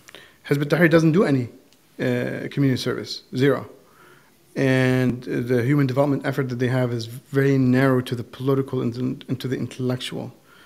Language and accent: English; Saudi Arabia; So from my own personal journey, I grew up in Saudi Arabia.